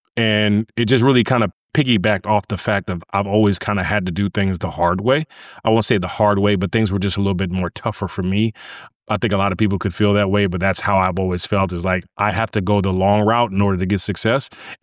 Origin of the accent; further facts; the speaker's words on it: Starkville, Mississippi, United States; So I'm from Mississippi originally, Starkville, Mississippi, Hail State out there.